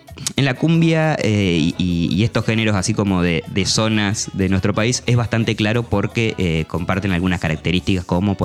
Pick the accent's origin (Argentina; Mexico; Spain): Argentina; nosotros como argentinos lo tenemos también súper incorporado